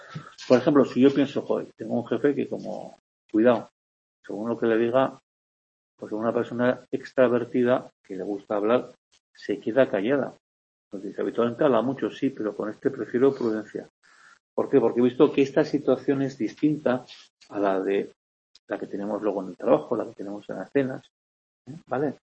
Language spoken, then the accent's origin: Spanish; Andalusia, Spain; Veo que la situación en mi tierra Andalucía es distinta que aquí.